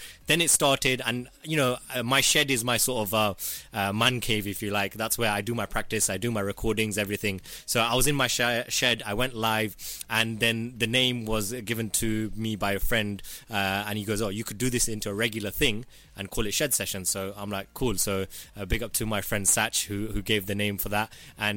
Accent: United Kingdom; You know, growing up in the UK as a Gujarati, as a British Asian, British South Asian, there's so many elements to our culture growing up in this country.

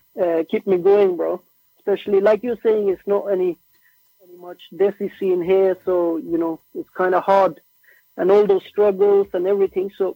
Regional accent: Norway; first language Norwegian; English is a second language; when I was at home, I'm always speaking Urdu and Punjabi, but when I'm outside, you know, my first language is actually Norwegian.

